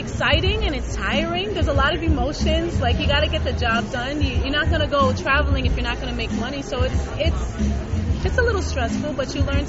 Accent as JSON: {"language": "English", "town": "Yonkers", "region": "New York", "country": "United States", "said": "Well, I'm actually from Wyoming, which is Yonkers, but I work out of the Bronx, and I've been working out of the Bronx since I was 16."}